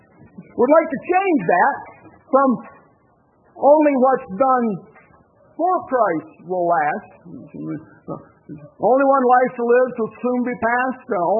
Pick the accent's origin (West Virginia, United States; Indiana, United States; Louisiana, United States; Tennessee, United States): West Virginia, United States; Growing up in West Virginia, we used to look for crawdads.